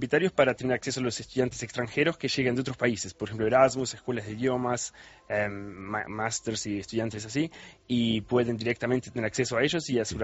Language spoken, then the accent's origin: Spanish; Argentina; born there; nací en Argentina, pero soy de origen esloveno.